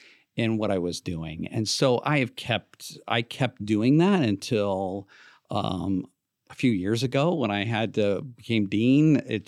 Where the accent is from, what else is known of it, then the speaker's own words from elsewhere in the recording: Illinois, United States; Right. Yeah, I grew up in Western Illinois.